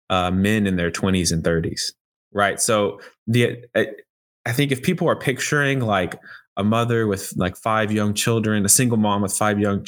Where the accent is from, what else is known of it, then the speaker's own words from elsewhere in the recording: Texas, United States; it's giving a lot of northern cities a taste of, you know, my home state, Texas, the kind of issues that have to be grappled with every day.